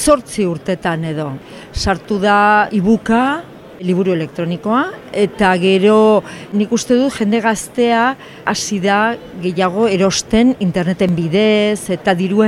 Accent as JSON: {"language": "Basque", "town": "Pamplona", "region": "Navarre", "country": "Spain", "said": "Hori da, Iruñan bizi naiz, Iruñakoa naiz, eta lan egin dut bi liburu dendaetan, osotara 21 urte"}